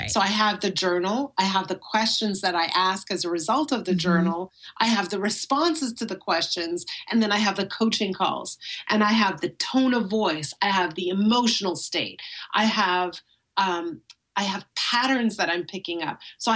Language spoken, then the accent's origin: English; Canada; I'm Canadian. I say data.